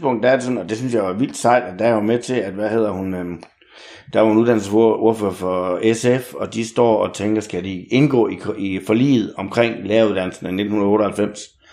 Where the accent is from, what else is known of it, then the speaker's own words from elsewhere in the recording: Aalborg, North Denmark Region, Denmark; Altså, jeg kommer fra Aalborg, og alle mine klassekammerater enten blev i Aalborg